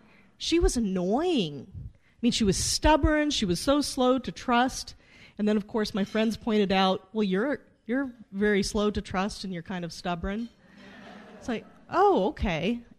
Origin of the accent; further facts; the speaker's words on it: Silver Creek, Nebraska, United States; Well, I grew up in Silver Creek, Nebraska, population 500. My high school graduating class was 23.